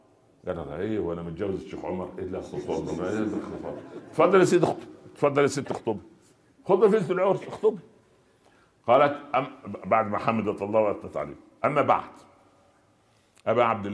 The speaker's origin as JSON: {"language": "Arabic", "region": "Upper Egypt", "country": "Egypt", "said": "وعندنا في الصعيد مثل جميل اقوله للاولاد اللي بيتزوجون كلهم"}